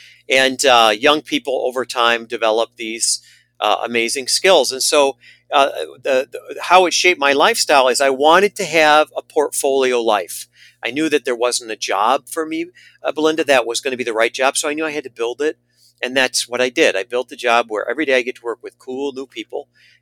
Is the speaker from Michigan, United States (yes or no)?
yes; Kalamazoo, Michigan, United States; Well, I'm originally from a working-class family. I'm from Kalamazoo. Very few people from my neighborhood kind of make it to where I've gotten to.